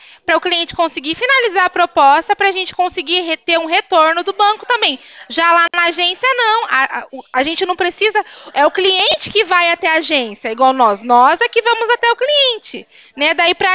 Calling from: Arapongas, Paraná, Brazil; Eu falo de Arapongas

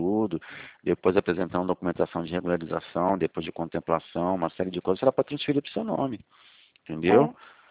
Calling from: Rio de Janeiro, Brazil; Pelo meu sotaque, a senhora não identifica de onde que eu estou falando, não?

